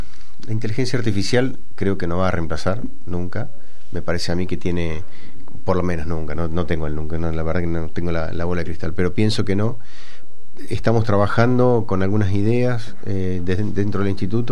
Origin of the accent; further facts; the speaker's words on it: Argentina; Tenemos mucho potencial como Argentina.